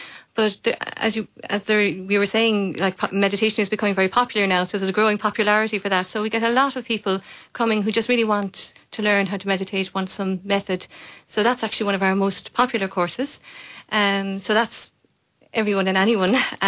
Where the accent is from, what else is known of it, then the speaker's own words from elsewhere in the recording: Limerick, Munster, Ireland; accent: Cork; I'm actually a Limerick woman, with a Cork accent.